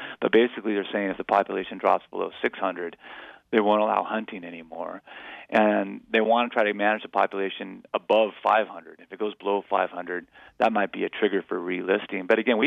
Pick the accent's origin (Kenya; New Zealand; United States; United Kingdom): United States; Helena, Montana; in the Northern Rockies offices in Helena, Montana, which is my hometown.